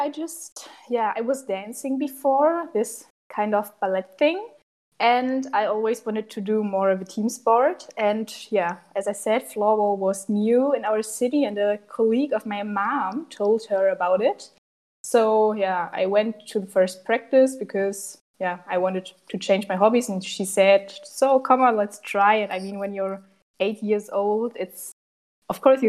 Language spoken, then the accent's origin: English; Bonn, North Rhine-Westphalia, Germany; born there; English is a second language; now in Hamburg, Germany; 23. I was born in Bonn, and now I'm studying in Hamburg psychology